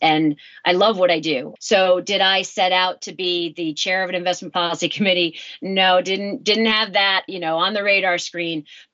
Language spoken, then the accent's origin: English; Connecticut, United States; also born or lived in New Jersey; So I was born in New Jersey, raised in Connecticut, and still live in Connecticut today.